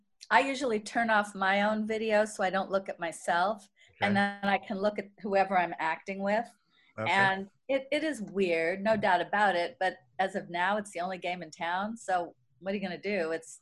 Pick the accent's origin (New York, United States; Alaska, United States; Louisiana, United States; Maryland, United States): New York, United States; born there; now in California, United States; My sister was named Caliente when we moved to California. Because from McHale's Navy, okay. I was born in New York. My sister was born here.